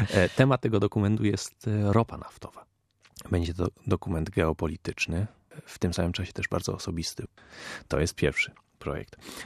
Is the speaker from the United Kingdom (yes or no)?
yes; England, United Kingdom; also born or lived in Germany; ja wychowałem się w domu polskim tak naprawdę. Oczywiście w zagranicy w większości czasu. Najpierw w Anglii, później w Niemczech